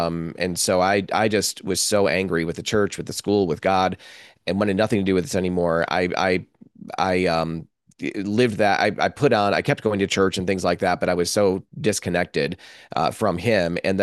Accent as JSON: {"language": "English", "region": "New York", "country": "United States", "tie": "born or raised there", "said": "brought me to a church in upstate New York in my hometown, pretty close to where I grew up."}